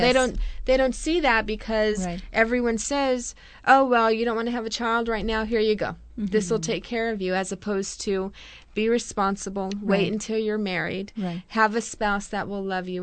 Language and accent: English; Corpus Christi, Texas, United States; born there; Well, I'm glad that you mentioned that because I was born in Corpus Christi. I attended Miller High School. I left to San Antonio for a few years